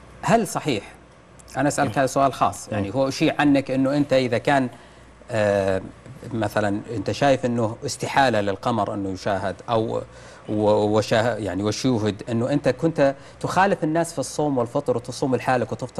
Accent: Saudi Arabia

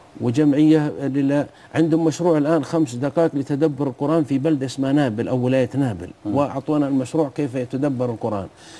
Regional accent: Saudi Arabia; الواجب أن نكون على قدر المسؤولية، على درجة مسؤوليتنا من الحرمين من السعودية أن نمثل ديننا أحسن تمثيل.

